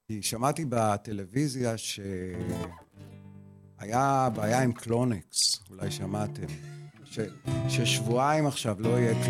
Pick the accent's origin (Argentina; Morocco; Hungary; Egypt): Egypt; Nuweiba, South Sinai; ואני גדלתי בנואבה, בסיני כאילו